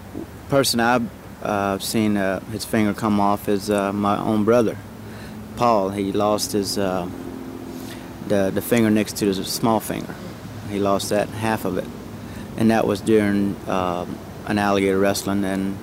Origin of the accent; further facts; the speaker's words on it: Brighton Reservation, Florida, United States; Well, when I was 12 years old, growing up in Brighton Reservation, we had a 4-H club made up of all the Indians.